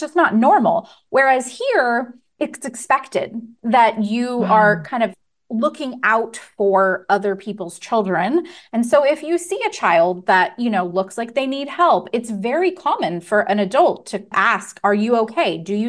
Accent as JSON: {"language": "English", "country": "United States", "moved": "as an adult", "said": "And as an American, my first thought was, oh my goodness, like what is happening here?"}